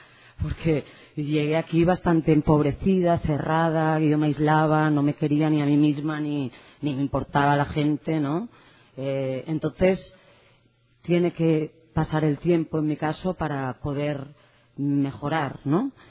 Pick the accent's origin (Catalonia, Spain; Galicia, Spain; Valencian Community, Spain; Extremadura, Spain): Catalonia, Spain; Barcelona; Vengo de Barcelona, hemos venido con unos amigos